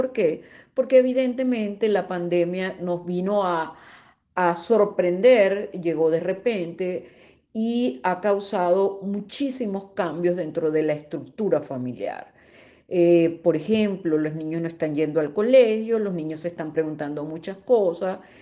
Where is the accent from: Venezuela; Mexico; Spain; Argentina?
Venezuela; now in Barranquilla, Colombia; soy psicóloga venezolana y en este momento estoy viviendo en Barranquilla, Colombia.